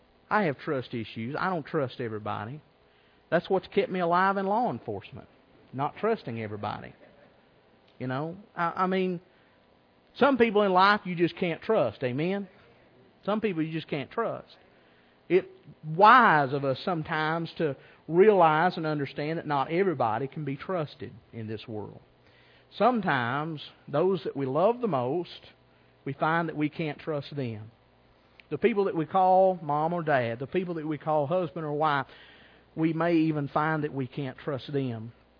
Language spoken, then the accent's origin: English; Kentucky, United States; I grew up in Rockcastle County. The education wasn't the best.